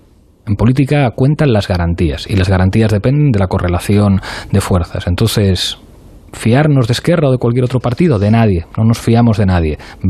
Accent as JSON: {"language": "Spanish", "town": "Madrid", "region": "Community of Madrid", "country": "Spain", "said": "yo soy de Madrid y los de Madrid a veces tenemos el defecto de decir al resto de españoles que tienen que ser como nosotros."}